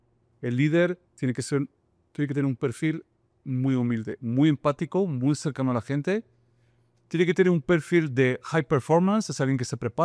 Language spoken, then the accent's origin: Spanish; France; Spanish is a second language; now in Mexico; yo soy francés, pero amo México, soy mexicano desde hace 6, 7 años